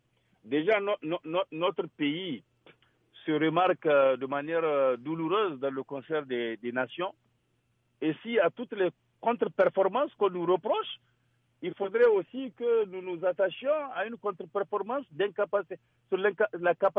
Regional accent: Niger; Je suis triste en tant qu'intellectuel et ensuite en tant que Nigérien, tout simplement.

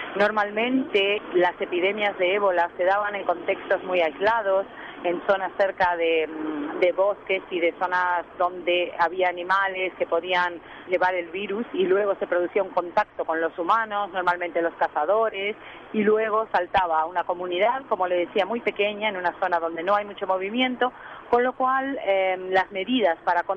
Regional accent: Uruguay; Yo, siendo uruguaya y latina, imaginen lo que me cuesta, ¿no?

